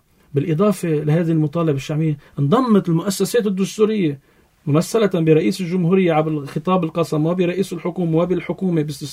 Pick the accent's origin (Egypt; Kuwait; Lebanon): Lebanon; نحن كنا كتير منفتحين كلبنانيين على كل الطروحات